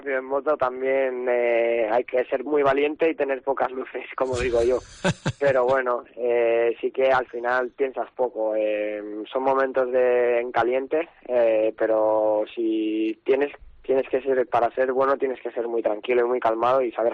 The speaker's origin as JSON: {"language": "Spanish", "country": "Spain", "said": "aún siendo español habrá que hacer todo lo posible para destacar"}